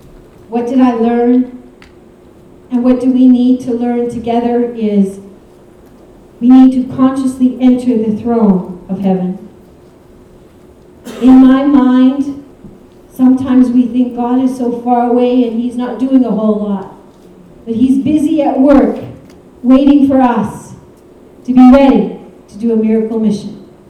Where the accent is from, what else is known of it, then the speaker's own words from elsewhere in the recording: Canada; I'm a Canadian. What would I know about church ministry in Uganda?